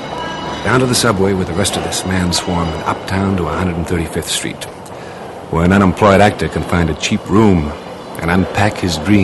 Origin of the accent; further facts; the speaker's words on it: Alberta, Canada; also born or lived in Regina; I'm a Canadian, and I wanted to be a great actor. I was 19 years old and green, ambitious, and scared, too. I was born in Regina, spent some of my early life in a little place just north of Edmonton, where the trains stopped twice a week.